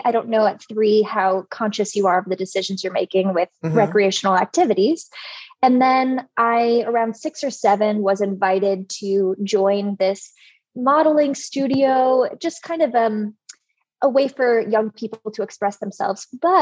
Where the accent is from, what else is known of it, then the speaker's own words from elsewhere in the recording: Ohio, United States; I'm from Ohio and we lived on a lake.